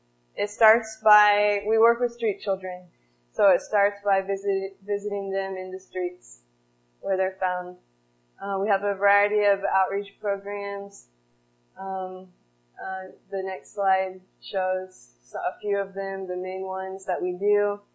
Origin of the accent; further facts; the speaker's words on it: Massey, Indiana, United States; now in Zambia; I grew up in the Massey, Indiana area. I'm a missionary in Zambia